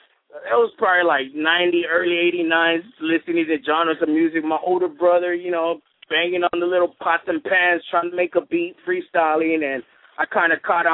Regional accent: West Coast, United States; You know, I grew up in the West Coast.

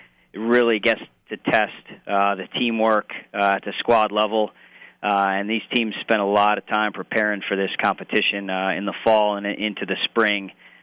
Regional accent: Queens, New York, United States; I'm originally from Queens.

